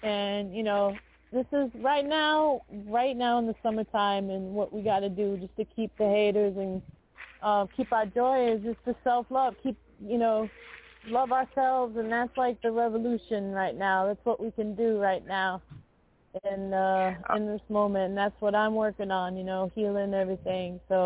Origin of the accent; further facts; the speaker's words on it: Detroit, Michigan, United States; born there; from the moment I was born in Motown in Detroit.